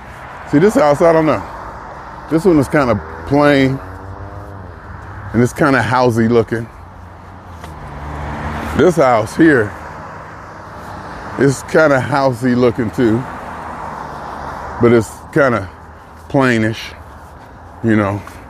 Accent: Youngstown, Ohio, United States; But I was just thinking about my house I grew up on Dewey in Youngstown.

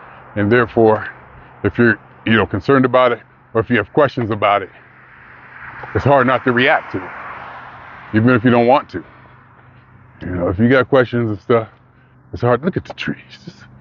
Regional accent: Youngstown, Ohio, United States; It's just good to be back. It's just good to be in my hometown. I love it here. And I don't want to say this because I don't want to say anything too derogatory, but you have to be realistic about Youngstown in this place

